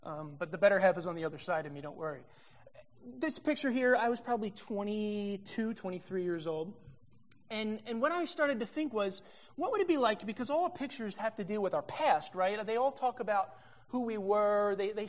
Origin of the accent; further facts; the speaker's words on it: New Jersey, United States; but I am from New Jersey.